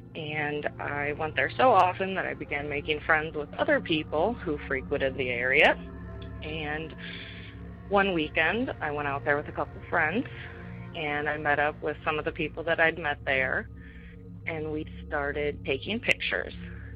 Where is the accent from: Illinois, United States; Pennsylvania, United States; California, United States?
Illinois, United States; I'm from Illinois.